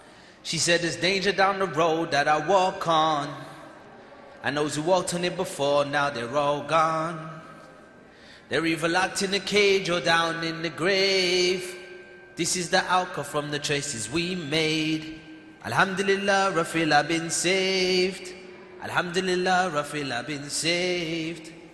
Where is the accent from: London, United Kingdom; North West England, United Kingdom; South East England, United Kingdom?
London, United Kingdom; I come from London, where it's always cold. It's always raining.